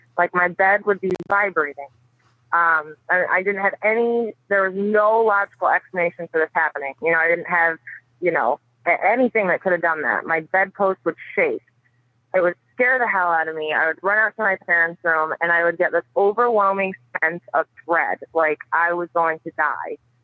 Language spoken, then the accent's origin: English; Pennsylvania, United States; I'm from Pennsylvania